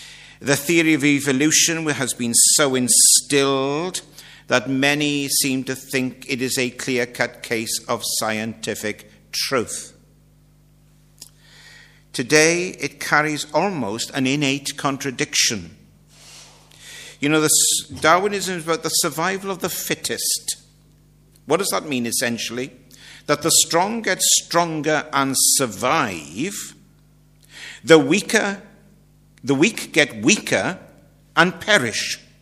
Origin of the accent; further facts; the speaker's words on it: Maesteg, Wales, United Kingdom; And I come from Maesteg, in case you'd forgotten that. Maesteg's in South Wales. You'll never guess it from my accent, of course.